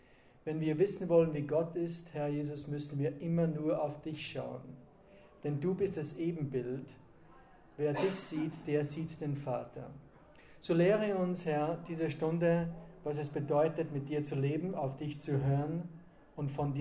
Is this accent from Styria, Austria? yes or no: yes; Schladming, Styria, Austria; bin aus Österreich, aus Schladming. Das ist in der Nähe von Salzburg da.